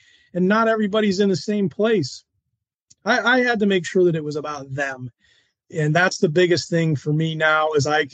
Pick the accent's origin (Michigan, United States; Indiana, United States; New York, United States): Michigan, United States; Jackson; also born or lived in Dayton, Ohio; We had moved. As a family, we moved from Dayton, Ohio to a little city called Jackson, Michigan, just west of Detroit by an hour or so. I was getting ready to start seventh grade